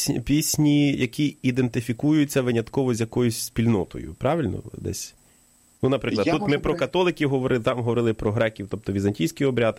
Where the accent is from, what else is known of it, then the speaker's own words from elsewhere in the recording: Podolia, Ukraine; я з Поділля, ви з Поділля